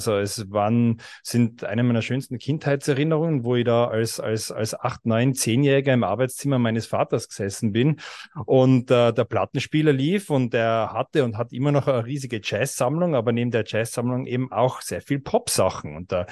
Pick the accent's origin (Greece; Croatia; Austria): Austria; Ich bin aus Österreich, in Innsbruck wohnhaft, bin Jahrgang 79, also stolze 44 Jahre alt bereits.